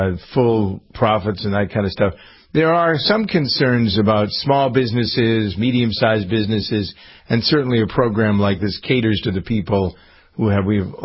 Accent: Framingham, Massachusetts, United States; Schools, we got people here in Framingham, my hometown, thinking, well, maybe we should shut the schools down.

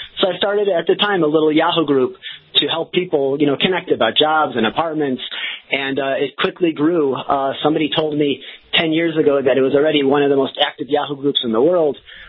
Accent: Chicago, Illinois, United States; moved away as an adult; also born or lived in New York; now in Israel; I grew up in Chicago. I studied in New York, and I moved to Israel about 16 years ago.

